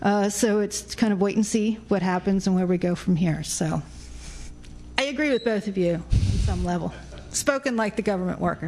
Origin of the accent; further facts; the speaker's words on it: Pittsburgh, Pennsylvania, United States; At the same time, I grew up in Pittsburgh, which has three universities